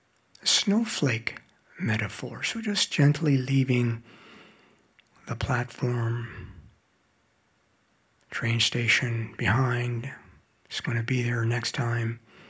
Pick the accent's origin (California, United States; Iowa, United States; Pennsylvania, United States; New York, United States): New York, United States; New York City; I was raised in New York City and subways are home to me.